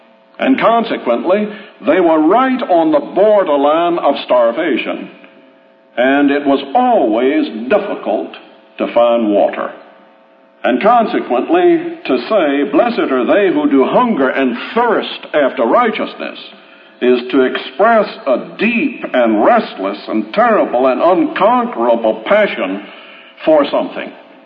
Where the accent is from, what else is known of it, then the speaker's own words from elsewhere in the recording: the South, United States; as you might expect, being a Southerner, an admirer of Jackson